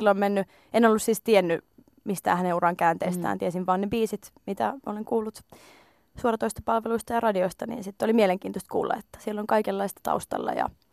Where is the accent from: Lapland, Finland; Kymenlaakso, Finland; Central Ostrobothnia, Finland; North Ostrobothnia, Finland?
North Ostrobothnia, Finland; Oulu; Olen laulaja, lauluntekijä ja artisti ja olen kotoisin Oulusta.